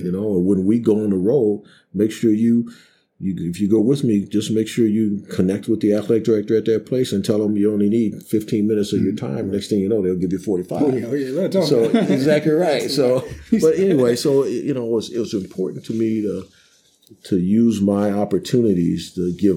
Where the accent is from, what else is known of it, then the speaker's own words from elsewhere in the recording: Cleveland, Ohio, United States; And I think it was because I was from Cleveland.